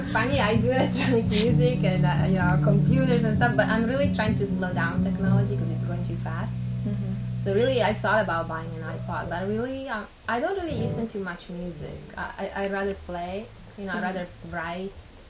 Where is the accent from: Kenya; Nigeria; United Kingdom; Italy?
Italy; I'm from Italy